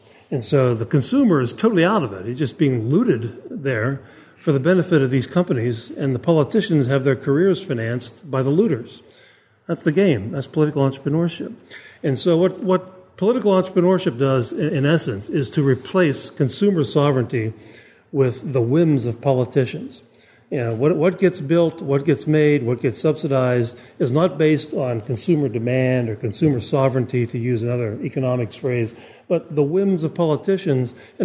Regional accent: Pennsylvania, United States; I grew up in Pennsylvania, and there was a congressman named Congressman Flood near there.

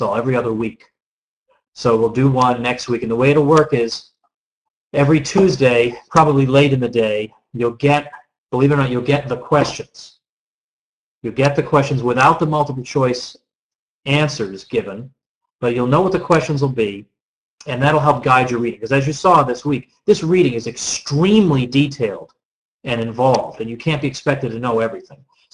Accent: New England, United States; it's not just because I'm from New England

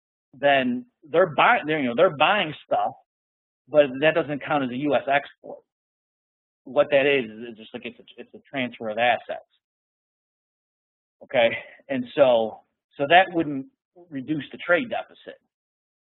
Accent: United States; I say we, like, because I'm an American, is a bond.

